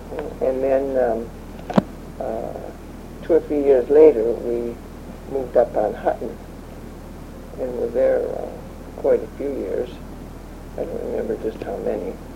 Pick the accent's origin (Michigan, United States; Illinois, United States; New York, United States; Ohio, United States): Michigan, United States; Northville; also born or lived in Fenville; No, I was born in Fenville, Michigan. Mm-hmm. And we came here in 1911. I was 3 years old at the time